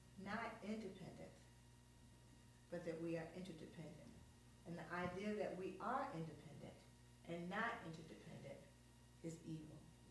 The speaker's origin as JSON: {"language": "English", "region": "Illinois", "country": "United States", "said": "I'm from Illinois, so I somewhat remember this. I was moving back to Illinois during the election."}